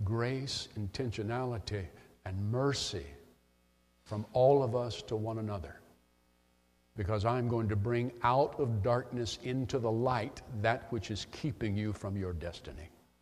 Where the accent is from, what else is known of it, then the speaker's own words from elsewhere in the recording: Mobile, Alabama, United States; I grew up in the South, Mobile, Alabama. You can go a little bit farther and you're in the Gulf of Mexico. So that's pretty south.